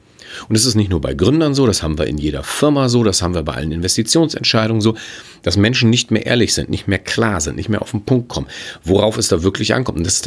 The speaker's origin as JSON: {"language": "German", "region": "Hamburg", "country": "Germany", "said": "Ich bin Hamburger."}